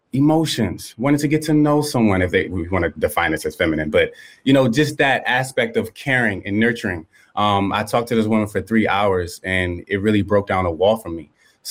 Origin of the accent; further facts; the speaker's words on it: Baltimore, Maryland, United States; now in Los Angeles, United States; Growing up in Baltimore, Maryland, there isn't a lot of accessibility to this sort of medicine. So I had my trip there, opened my mind, and then eventually I moved out to LA.